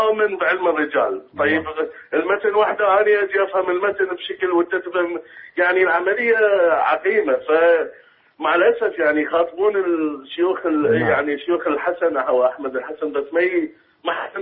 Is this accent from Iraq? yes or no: yes; Iraq; أنا أصلي من العراق. كنت اتصلت قبل فترة أيضا. أنا كنت شيعي قبل 12 سنة